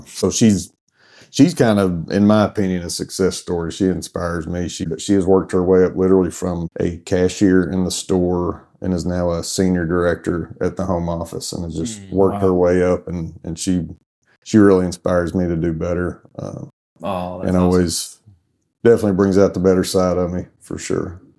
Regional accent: Batesville, Arkansas, United States; So I was born and raised in Arkansas, but over in Northeast Arkansas in Batesville.

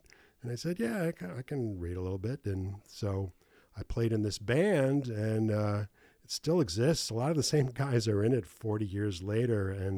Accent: Chicago, Illinois, United States; I am from Chicago, but you're darn close.

